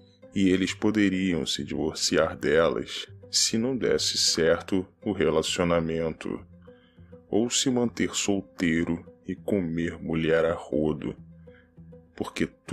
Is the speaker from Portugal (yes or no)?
no; Brazil; O Brasil, meu país de origem